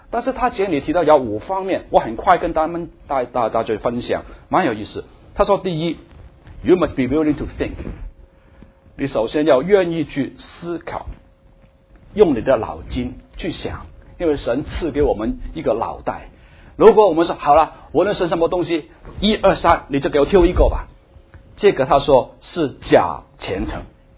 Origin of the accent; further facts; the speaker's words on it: Hong Kong; now in United States; 我是香港来的，所以听到我香港的口腔香港是相反所以很久没有回去香港